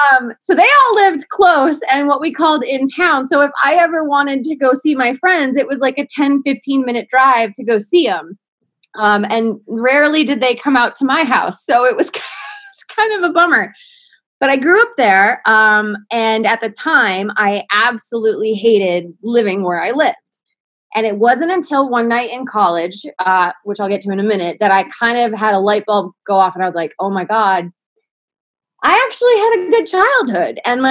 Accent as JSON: {"language": "English", "region": "Maine", "country": "United States", "tie": "born or raised there", "lives_now": "Los Angeles, United States", "said": "Yeah, so I was born and raised in Maine. I'm from a small town of 7,000 people."}